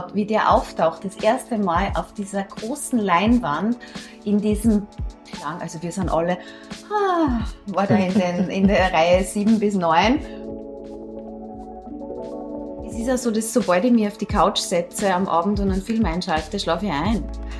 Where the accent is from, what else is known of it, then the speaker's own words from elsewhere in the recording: Upper Austria, Austria; ich komme aus Oberösterreich.